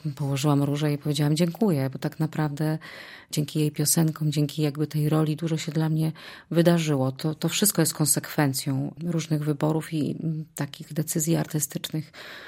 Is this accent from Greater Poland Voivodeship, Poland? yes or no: no; Subcarpathian Voivodeship, Poland; Ja jestem spod Rzeszowa.